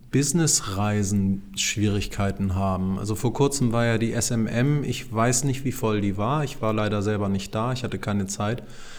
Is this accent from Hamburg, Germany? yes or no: yes; Hamburg, Germany; Nein, für Niendorf, wo ich herkomme.